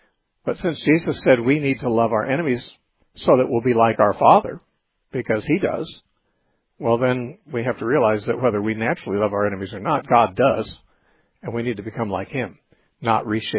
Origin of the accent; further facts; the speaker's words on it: California, United States; Yes, I was born and raised